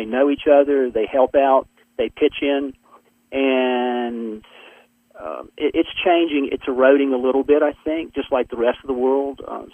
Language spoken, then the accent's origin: English; Patrick County, Virginia, United States; my hometown and the spot in which I live, Patrick County, is sort of a character